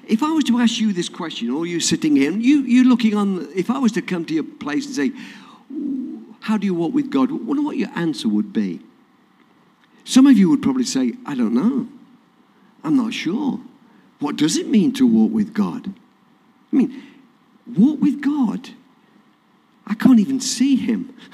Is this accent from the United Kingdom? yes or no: yes; England, United Kingdom; Anyway, that's just because I'm English.